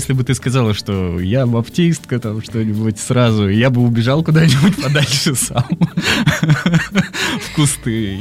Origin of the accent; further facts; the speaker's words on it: Siberia, Russia; Я вообще из Сибири.